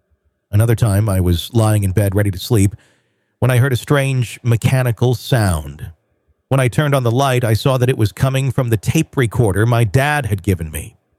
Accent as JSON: {"language": "English", "region": "Massachusetts", "country": "United States", "tie": "born or raised there", "said": "I grew up just outside of Boston, in what seemed like a perfectly normal split-level house."}